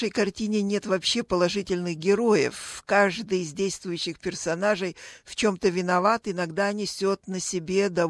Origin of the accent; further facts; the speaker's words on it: Estonia; Я родилась и выросла в Эстонии в третьем поколении